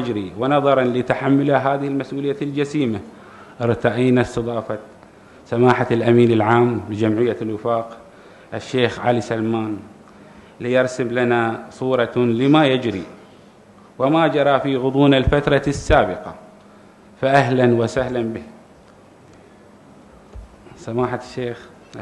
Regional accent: Bahrain; فنحن كشعب بحريني أصيل أجمعنا على أن نكون وليس في بالنا ألا نكون

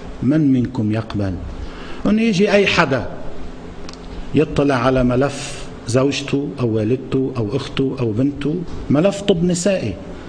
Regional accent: Lebanon; هل يجوز أن نبقى كلبنانيين سواء كنا في مواقع الرئاسة أو الحكومة أو المجلس النيابي أو إدارات الدولة أو كشعب لبناني

